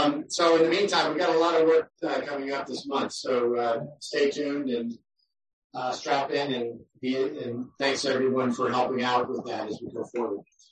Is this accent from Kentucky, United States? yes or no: no; Guilford, Connecticut, United States; also in my hometown in Guilford, there will be some changes as well.